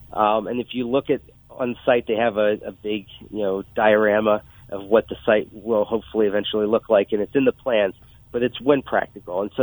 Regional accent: Pennsylvania, United States; I'm not. I'm from Pennsylvania.

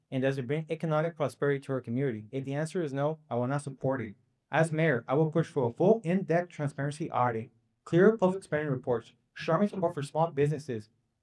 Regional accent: Yuma, Arizona, United States; I grew up in Yuma. I love the city

